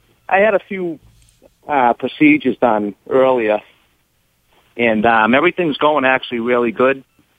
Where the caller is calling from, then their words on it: Boston, Massachusetts, United States; from Boston.